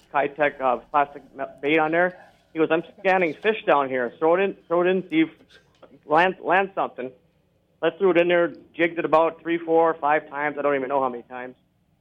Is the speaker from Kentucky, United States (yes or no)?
no; Braddock, North Dakota, United States; Well, I grew up in a small town, Braddock, North Dakota, on a farm near there. Went to school there and milked cows and raised cattle out there and pigs.